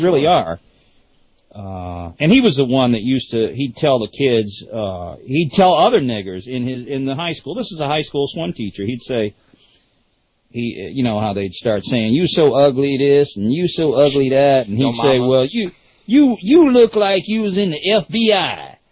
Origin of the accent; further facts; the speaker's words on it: Detroit, Michigan, United States; when I was growing up in Detroit, I had a black swimming teacher